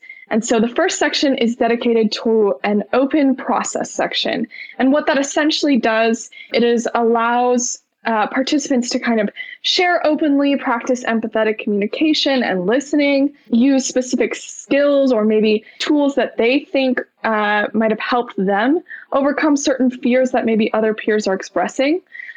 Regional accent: San Diego, California, United States; I'm from San Diego, California.

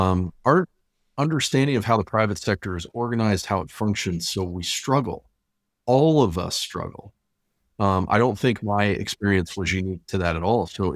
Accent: Wyoming, United States; So when I retired from the military, we moved back to Wyoming, which is where my hometown is.

